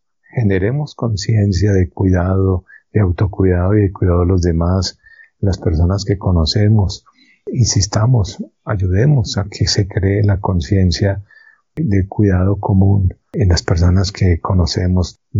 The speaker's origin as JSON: {"language": "Spanish", "country": "Colombia", "said": "Como pueblo colombiano"}